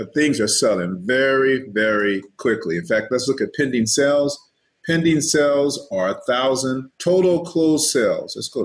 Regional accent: San Bernardino, California, United States; You know, I remember I grew up in San Bernardino.

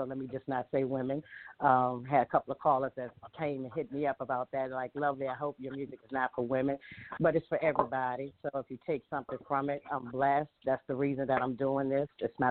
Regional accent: Richmond, Virginia, United States; Well, I'm from Richmond, Virginia. I've been singing all my life, basically. Grew up in a church. My grandmother was my inspiration, Pleasant Grove Baptist Church. I come from a musical family background.

